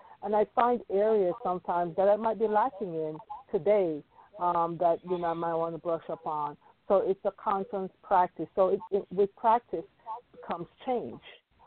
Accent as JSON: {"language": "English", "country": "Jamaica", "said": "I'm a transplant from Jamaica, and today's Jamaica Independence Day."}